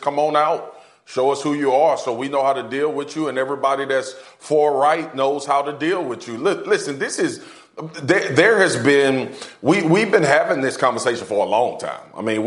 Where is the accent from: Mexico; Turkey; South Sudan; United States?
United States; the South; look, I grew up in the South.